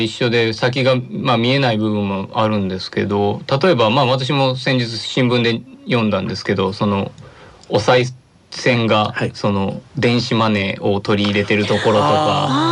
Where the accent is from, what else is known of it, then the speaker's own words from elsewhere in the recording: Kansai, Japan; あの実は関西の出身なんですよっていう話をしてても